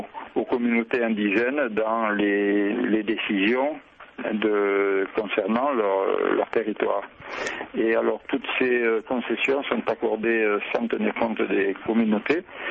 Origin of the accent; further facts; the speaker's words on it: France; now in Argentina; Je suis français. Et je suis avec ma famille dans une vallée, une haute vallée andine, qu'on appelle ici une quebrada, et ça veut dire une vallée profonde, sèche, qui est à l'extrême nord-ouest de l'Argentine